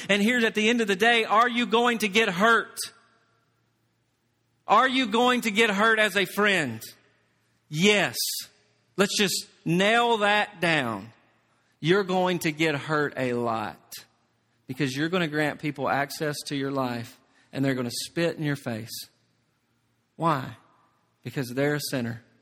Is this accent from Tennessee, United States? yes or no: yes; Tennessee, United States; I'm from Tennessee, if you didn't know that.